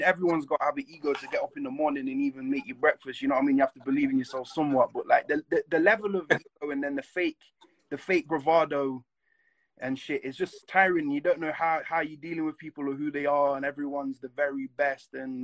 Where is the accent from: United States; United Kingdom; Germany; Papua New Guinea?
United Kingdom; Nottingham, East Midlands; like I'm from Nottingham, and then not being from London, and then not being from the States